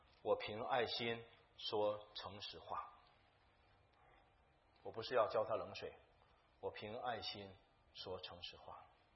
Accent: Jiamusi, Heilongjiang, China; 我从这个北京坐到佳木斯，佳木斯是我的老家。

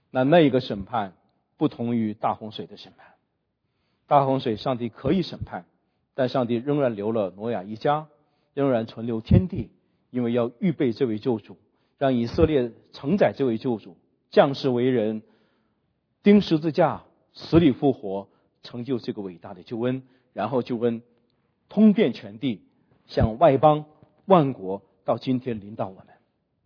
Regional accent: China; 那这个点是我们中国人非常大的一个误区

